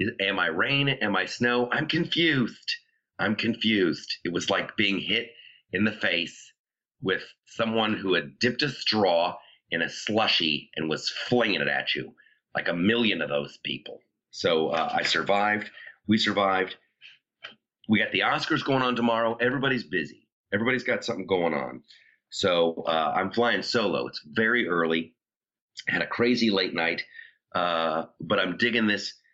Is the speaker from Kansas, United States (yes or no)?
no; Ohio, United States; However, I grew up in Ohio.